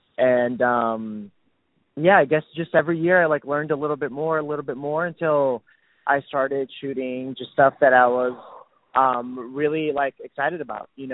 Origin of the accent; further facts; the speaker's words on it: Brazil; English is a second language; moved away as an adult; now in Los Angeles, United States; And then because I am from Brazil and I'm international, I had to get a visa after that to be able to work.